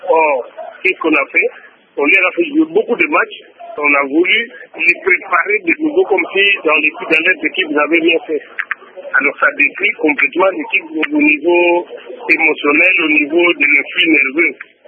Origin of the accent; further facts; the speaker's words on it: DR Congo; on va en gagner parce qu'on est congolais